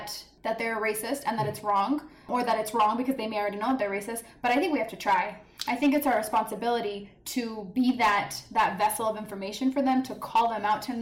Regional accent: United States; Us, especially our first generation, I'm Mexican American.

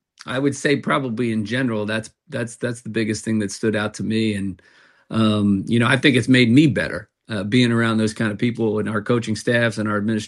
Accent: New Jersey, United States; I say gyro, but that might just be because I'm from Jersey, right?

